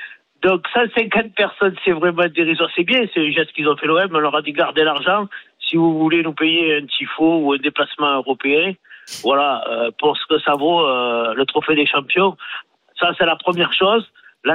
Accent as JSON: {"language": "French", "region": "Provence-Alpes-Côte d'Azur", "country": "France", "accent": "Marseille", "said": "Moi j'ai l'accent marseillais"}